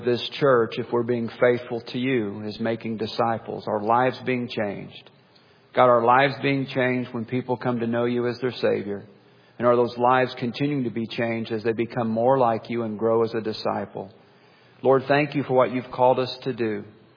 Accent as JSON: {"language": "English", "town": "Springfield", "region": "Missouri", "country": "United States", "tie": "born or raised there", "said": "I was born and raised in Greene County, Missouri, the Springfield area, raised on the north side of town."}